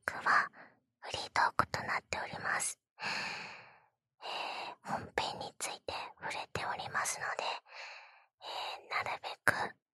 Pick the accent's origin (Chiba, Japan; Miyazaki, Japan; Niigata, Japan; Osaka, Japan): Osaka, Japan; 私はもうね、そこの出身なんで、西の出身なんで、